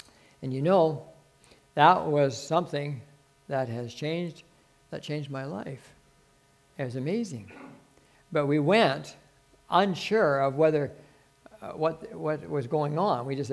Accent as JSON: {"language": "English", "town": "Regina", "region": "Saskatchewan", "country": "Canada", "also_born_or_lived": "Moose Jaw", "said": "And we said, well, we've never been there. We're from Regina, right, or Moose Jaw, wherever you want to be."}